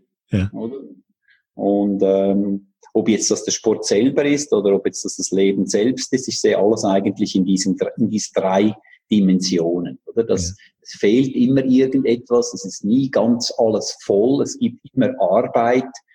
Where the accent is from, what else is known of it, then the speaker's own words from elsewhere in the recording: Zurich, Switzerland; ich komme von Zürich